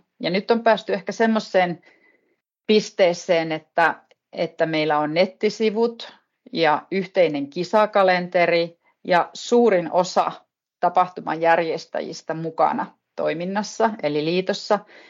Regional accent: Pello, Lapland, Finland; olen naapuripitäjästä kotoisin Pellosta

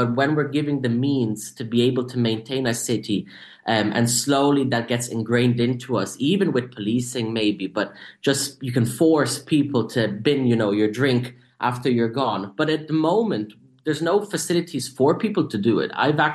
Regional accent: Dublin, Leinster, Ireland; moved away; I grew up in Dublin and then I moved to London and I've traveled a bit for work.

